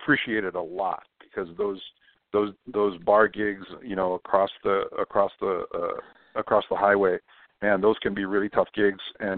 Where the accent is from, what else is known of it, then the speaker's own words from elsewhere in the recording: Hawaii, United States; I grew up in Hawaii and I learned how to drive in the winter.